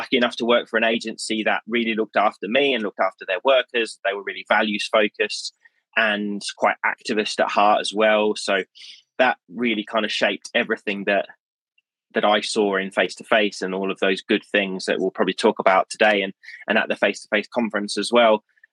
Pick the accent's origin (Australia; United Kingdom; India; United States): Australia; I grew up in Australia, in case you can't get the accent.